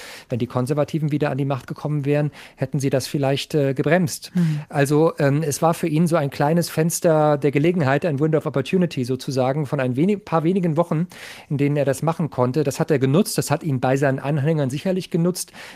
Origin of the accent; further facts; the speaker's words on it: Germany; Ich glaube, wir müssen uns immer wieder auch als Deutsche klar machen